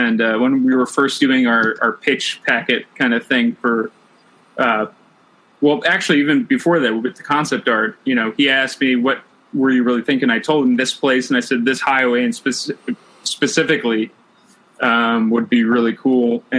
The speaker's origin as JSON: {"language": "English", "region": "New Jersey", "country": "United States", "said": "I'm actually from New Jersey."}